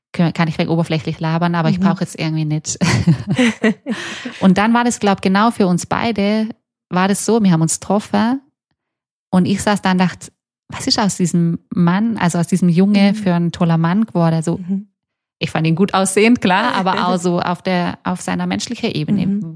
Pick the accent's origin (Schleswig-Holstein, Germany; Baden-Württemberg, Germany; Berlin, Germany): Baden-Württemberg, Germany; Bräunlingen; ich bin in Bräunlinger groß geworden, ich habe hier auch so meine Geschichte und meinen Weg